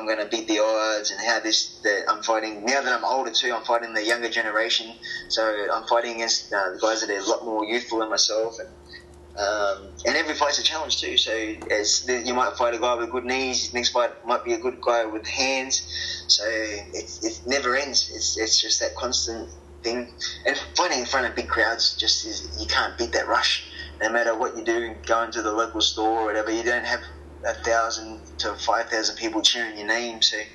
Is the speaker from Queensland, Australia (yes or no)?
yes; Queensland, Australia; on my CMT events here in Queensland, in my hometown.